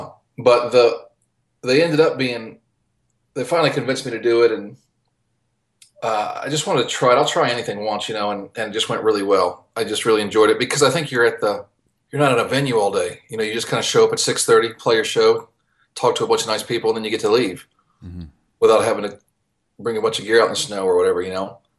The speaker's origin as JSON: {"language": "English", "town": "St. Petersburg", "region": "Florida", "country": "United States", "tie": "born or raised there", "also_born_or_lived": "Malden, South Carolina", "said": "Or I guess it was really Malden, South or Simpsonville or Malden, South Carolina. And then I moved from Malden to St. Pete, Florida. And this is all before the age of 6 or 7."}